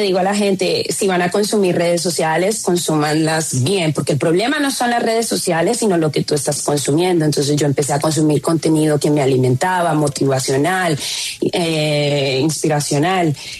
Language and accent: Spanish; Colombia; cuando yo hablo inglés, se escucha mi acento, de inmediato me preguntan de dónde soy. Digo, soy colombiana, represento a las mujeres afro-latinas, a las afro-colombianas